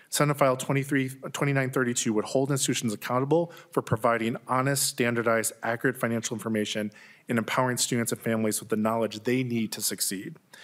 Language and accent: English; Lake Elmo, Minnesota, United States; Growing up in Lake Elmo, Minnesota, I learned early on that higher education was often seen as a privilege rather than a right.